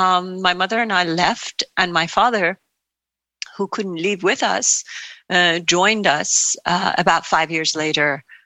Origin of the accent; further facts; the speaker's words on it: Iran; moved away; I was born and raised in Iran, and I came of age exactly when Iran was undergoing its most cataclysmic moment in 20th century, which was the Islamic Revolution of 1979